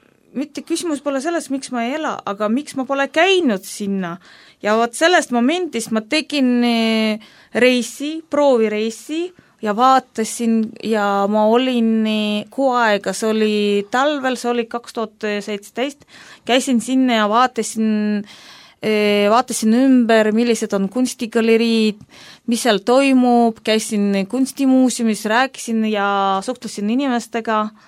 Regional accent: Muhu, Saare County, Estonia; mina kasvasin seal Muhul, käisime seal suvel

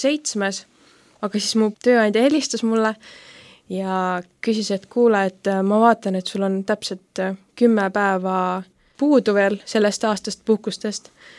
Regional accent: Taebla, Lääne County, Estonia; Ma olen 3D kogudusest ja pärit olen ma tegelikult üldse Taeblast, mis on siis Haapsul lähedal. Ja hetkel elan nii Taeblas kui ka Tallinnas.

